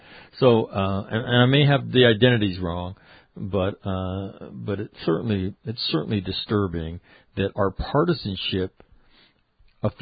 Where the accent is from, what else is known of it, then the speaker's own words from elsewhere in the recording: Grand Forks, North Dakota, United States; I mistakenly ran for the city council in my hometown of Grand Forks, North Dakota.